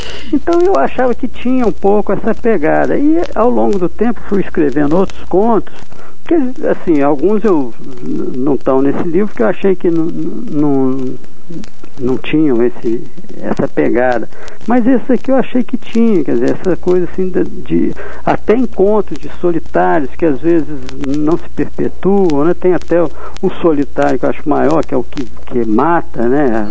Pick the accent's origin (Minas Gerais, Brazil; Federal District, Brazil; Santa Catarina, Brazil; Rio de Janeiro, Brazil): Minas Gerais, Brazil; accent: mineiro; now in São Paulo, Brazil; É engraçado porque aqui eles falam que eu ainda tenho um sotaque mineiro forte. Mas eu vou em Passos e falo, pô, você não fala.